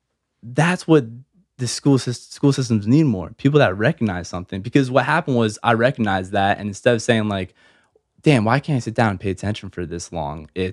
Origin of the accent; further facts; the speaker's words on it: Pequannock, New Jersey, United States; Went to school in Pequannock.